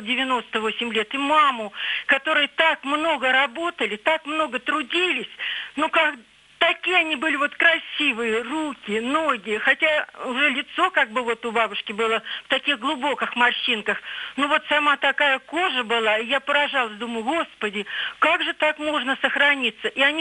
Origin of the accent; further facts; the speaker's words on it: Vladimir Oblast, Russia; мне 68 лет, я из Владимирской области.